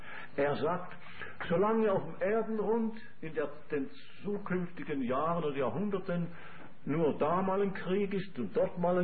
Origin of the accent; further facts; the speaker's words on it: Switzerland; Da war ich 10 Jahre alt, 1914. Hat man als Schweizer Knabe schon was verstanden